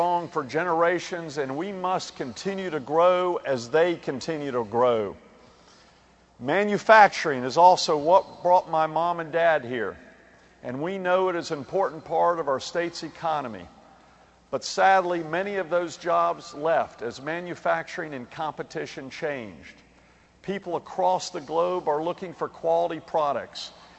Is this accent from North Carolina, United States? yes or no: yes; Charlotte, North Carolina, United States; especially in my hometown of Charlotte.